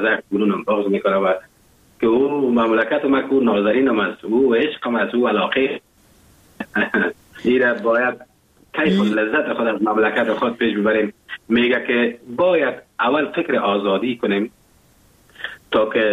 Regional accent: Afghanistan; now in Germany

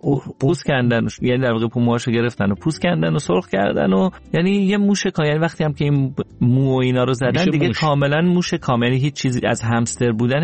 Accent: Iran; منم برای اینکه نشون بدم که ما ایرانی هستیم و هیچ چیزی نمیترسیم

